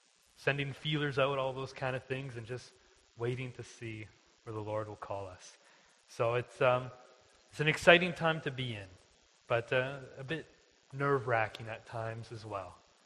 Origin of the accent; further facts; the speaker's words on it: Ladner, British Columbia, Canada; I'm from Ladner.